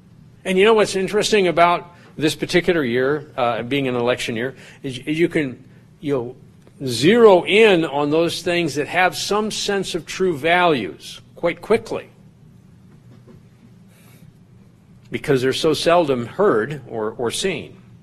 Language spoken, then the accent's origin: English; the West, United States; Those are the challenges to growing up in the West where there are a lot of snakes.